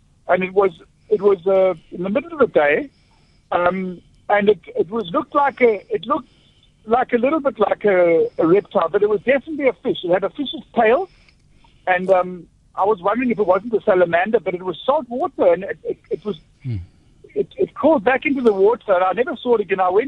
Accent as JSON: {"language": "English", "region": "Eastern Cape", "country": "South Africa", "tie": "born or raised there", "said": "I grew up in Eastern Cape as well."}